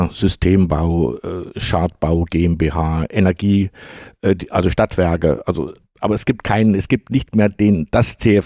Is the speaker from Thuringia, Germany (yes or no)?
yes; Jena, Thuringia, Germany; ja, ich komme aus Jena.